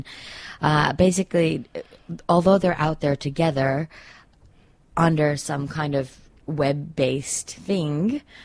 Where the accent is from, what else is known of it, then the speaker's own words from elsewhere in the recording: Tanzania; now in New York, United States; ethnically I'm Indian. I grew up in Tanzania, but had, I guess, the privilege of being Canadian and living in New York.